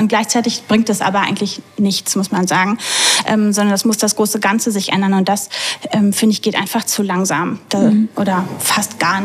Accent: Münster, North Rhine-Westphalia, Germany; now in Basel, Switzerland; wir sind vor 3 Jahren aus Münster hergezogen

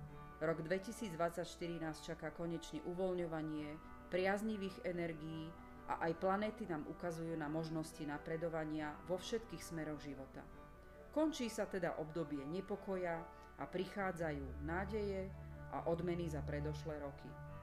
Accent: Banská Bystrica, Banská Bystrica Region, Slovakia; som z Banskej Bystrice a aj tento rok som si pre vás niečo málo o tom pripravila

